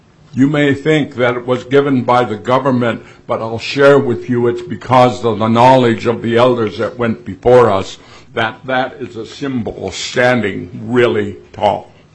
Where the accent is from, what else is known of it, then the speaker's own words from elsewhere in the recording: Alaska, United States; I'm from the Chilkat, and I'm from a people who settled this earth here in Southeast Alaska long, long ago.